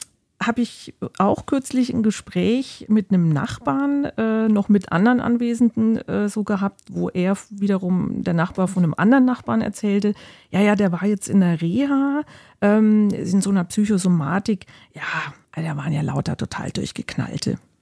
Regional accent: Bavaria, Germany; weil ich kenne das auch noch von da, wo ich herkomme. Da hieß es immer, der war in Lohr.

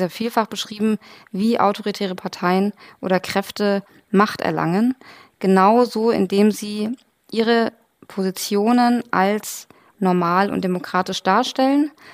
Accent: Iran; ich stamme aus dem Iran

